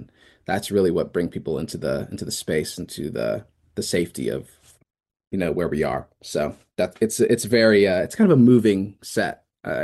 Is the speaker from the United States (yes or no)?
no; Liberia; born there; So I didn't grow up, but I was born in Liberia, West Africa. I spent some time there.